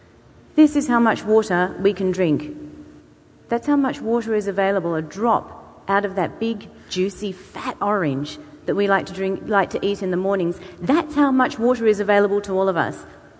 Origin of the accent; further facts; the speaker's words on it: Australia; now in Beijing, China; I am from Australia. I don't live here anymore. I moved 6 years ago from the UK, where I was living at the time, to Beijing